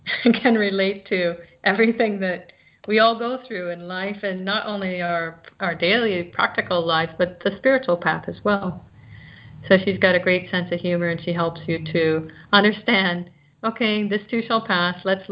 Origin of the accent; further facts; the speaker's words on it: Canada; now in India; I'm from Canada, or if you don't know, well, I'm from Canada. And although I'm in India now